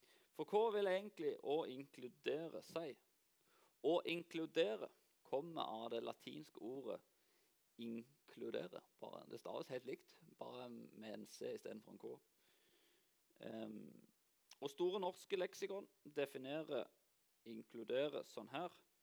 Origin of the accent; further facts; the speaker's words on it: Lyngdal, Agder, Norway; Så hver gang jeg hjemme i Lyngdal, så får jeg liksom høre at du snakker så rart … Og det hører jeg ikke selv. Men når jeg hører hvordan de snakker i Lyngdal, så ser jeg jo at jeg snakker jo ikke sånn lenger.